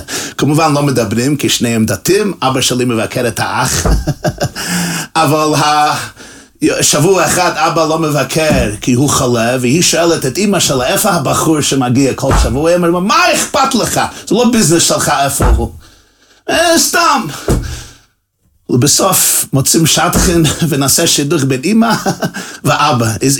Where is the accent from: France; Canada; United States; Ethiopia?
United States; Brooklyn, New York; וזהו, גדלנו בקרונהייטס בברוקלין.